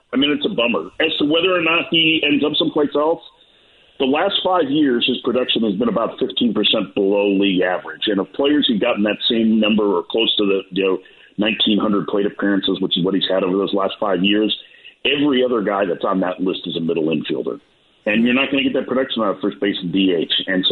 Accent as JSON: {"language": "English", "town": "Chicago", "region": "Illinois", "country": "United States", "tie": "born or raised there", "said": "You know, I grew up in Chicago, and I remember"}